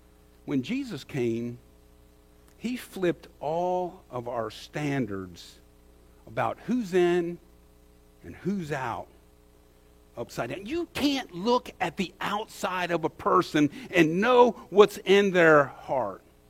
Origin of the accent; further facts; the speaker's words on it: Maryland, United States; I'm from the Eastern Shore. I don't know much about Baltimore.